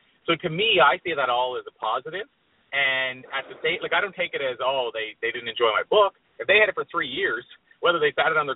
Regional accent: Prince Edward Island, Canada; I'm from Meat Potatoes PEI, Prince Edward Island, smallest province in Canada.

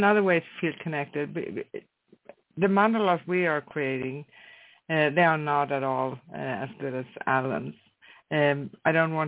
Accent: Sweden; So I like to travel because I'm from Sweden, and I try to move back to Greece.

